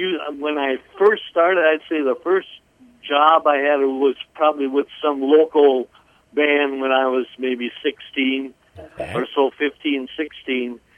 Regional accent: Appleton, Wisconsin, United States; No, we were born and raised in Appleton, Wisconsin, Iowa.

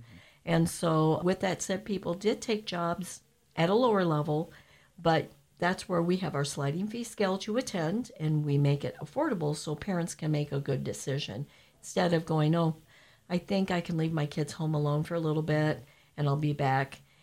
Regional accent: Perry, United States; because I graduated from Perry Schools.

